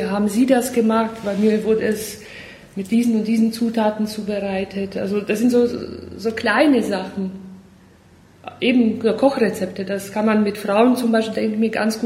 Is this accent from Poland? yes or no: yes; Upper Silesia, Poland; Also geboren bin ich in Polen, in Oberschlesien. Dort bin ich auch aufgewachsen.